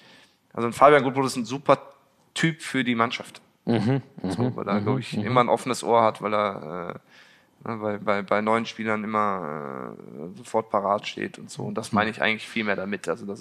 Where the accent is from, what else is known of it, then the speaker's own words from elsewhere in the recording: Wuppertal, North Rhine-Westphalia, Germany; Ja, meine Geburtsstadt Wuppertal und mein Wohnort.